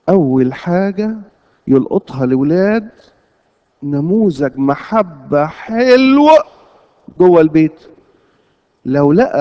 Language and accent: Arabic; Egypt; الظاهره دي كانت عندنا في مصر اسمها ظاهرة الأب الشيك.